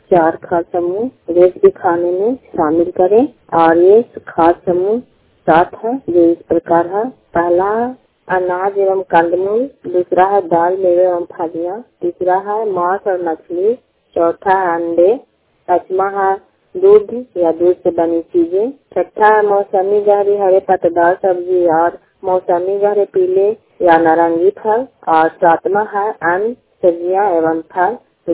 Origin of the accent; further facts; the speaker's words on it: Nischilwani, Bihar, India; मैं अकंगा प्रखंड के निश्चिलवाणी गांव की निवासी हूँ नालंदा जिला